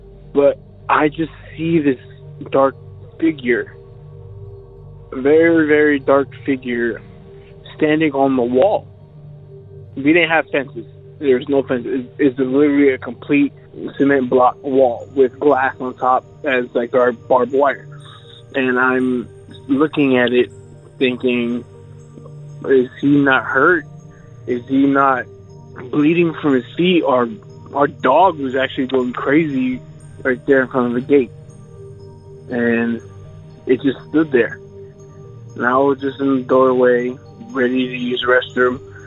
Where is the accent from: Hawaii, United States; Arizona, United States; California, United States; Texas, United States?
Texas, United States; Dallas; Hello, I am from Dallas, Texas, but I would like to remain anonymous.